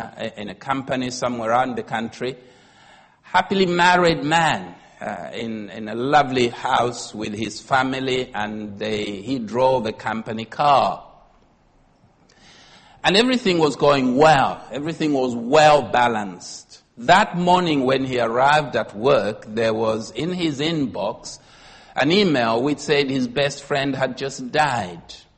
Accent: Zambia; Compared to my home country, I'm a Zambian.

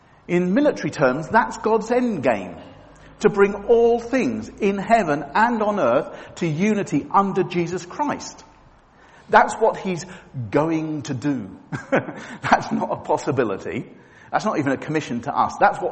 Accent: United Kingdom; We are very British, aren't we?

